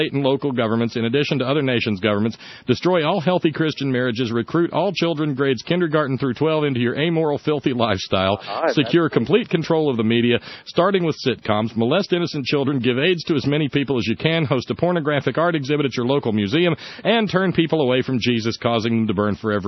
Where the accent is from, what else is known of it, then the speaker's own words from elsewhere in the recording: Alabama, United States; I came up into consciousness, you know, 6-7 years old, just as integration was taken hold in my hometown in Alabama.